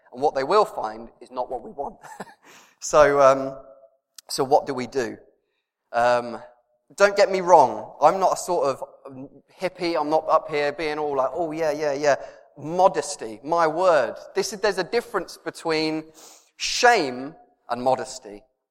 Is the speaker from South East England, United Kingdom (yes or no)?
yes; Reading, South East England, United Kingdom; I understand how we got there as a British group of people. And as a slight difference to that, but I think this is genius, I remember vividly in my first house in Reading, when I must have been no older than six